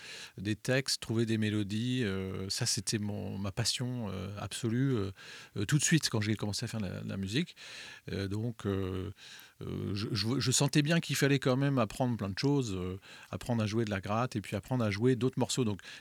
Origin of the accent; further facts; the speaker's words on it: France; Parce que j'estimais qu'écrire en anglais, quand on est français, c'était pas satisfaisant pour moi.